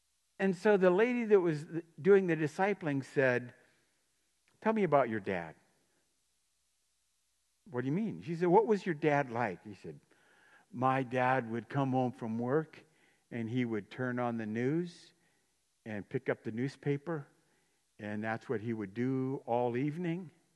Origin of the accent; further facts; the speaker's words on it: New Paris, United States; I grew up in New Paris. We walked in New Paris.